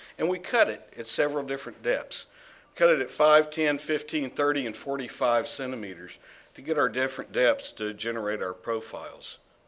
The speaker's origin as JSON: {"language": "English", "region": "Texas", "country": "United States", "tie": "born or raised there", "said": "Now, luckily, I grew up in Texas. That wasn't a big issue, but when it did snow, we wanted to try it."}